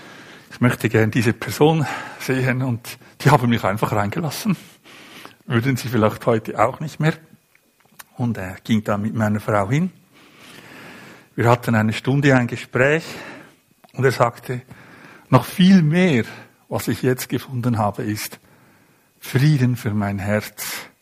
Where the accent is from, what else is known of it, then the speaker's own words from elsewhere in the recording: Zug, Switzerland; der durchschnittliche Mensch in Zürich oder in Zug, wo ich herkomme, bei dem hat Gott keinen Platz im Leben.